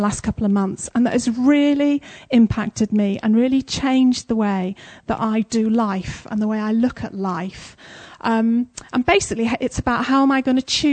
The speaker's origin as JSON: {"language": "English", "region": "England", "country": "United Kingdom", "said": "So I'm English, and we tend to be a bit of a cynical bunch."}